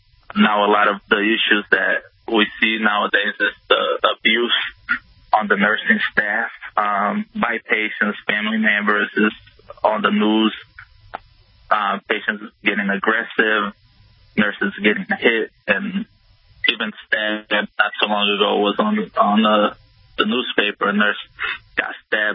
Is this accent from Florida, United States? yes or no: yes; Florida, United States; born or raised there